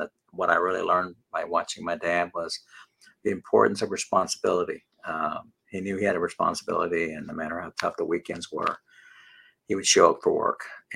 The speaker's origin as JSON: {"language": "English", "town": "Houston", "region": "Texas", "country": "United States", "tie": "born or raised there", "also_born_or_lived": "San Antonio", "said": "I was born in San Antonio, Texas. I'm a proud Texan. My dad had a second grade education. My mom had a sixth grade education. And my dad, when they met, they both were migrant workers. So we grew up poor. Basically, grew up around the Houston area."}